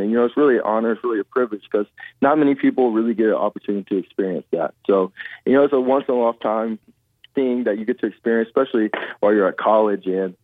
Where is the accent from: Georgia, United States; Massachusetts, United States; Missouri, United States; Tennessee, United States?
Georgia, United States; Atlanta; I'm from the Atlanta area, so you know, I grew up, I went to Falcons games growing up, you know, throughout elementary, middle school.